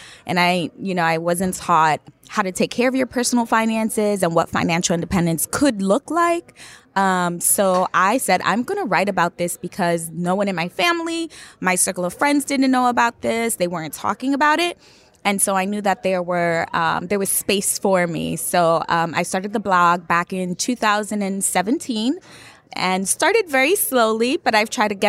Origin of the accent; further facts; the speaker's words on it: New York, United States; Yeah, I am a New Yorker, so born and raised in New York.